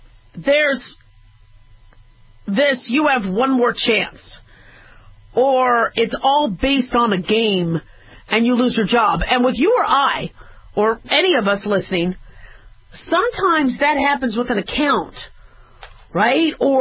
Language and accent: English; Arizona, United States; I grew up in Arizona. I love the Cardinals. When they came to Arizona, I was proud of them.